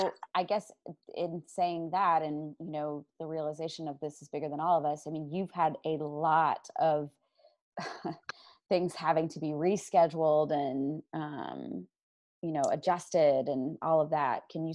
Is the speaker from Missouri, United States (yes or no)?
yes; Washington, Missouri, United States; where I grew up in Washington, Missouri